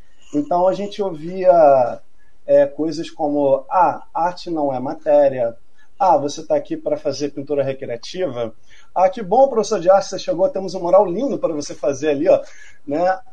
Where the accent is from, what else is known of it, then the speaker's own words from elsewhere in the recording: Rio de Janeiro, Brazil; eu sou daqui do Rio de Janeiro, né, sou professor de arte do estado.